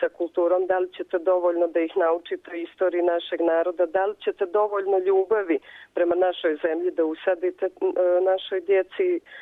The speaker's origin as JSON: {"language": "Serbian", "country": "Serbia", "moved": "yes", "lives_now": "Cork, Ireland", "said": "mi smo Srbi, tu postojimo, nama bi trebalo"}